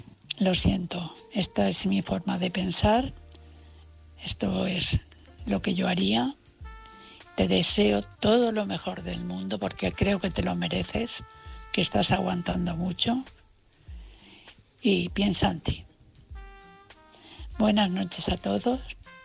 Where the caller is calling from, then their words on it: Valencia, Valencian Community, Spain; de Valencia.